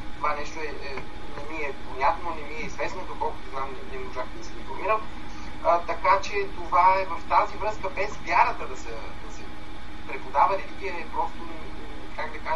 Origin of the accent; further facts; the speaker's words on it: Plovdiv, Plovdiv Province, Bulgaria; по своя инициатива и по инициатива на пловдивския кмет в моя роден град